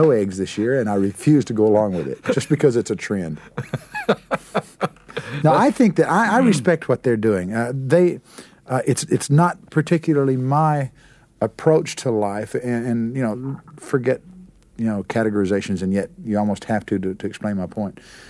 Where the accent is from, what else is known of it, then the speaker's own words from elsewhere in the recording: Texas, United States; And she was Cherokee, and I was raised in Texas.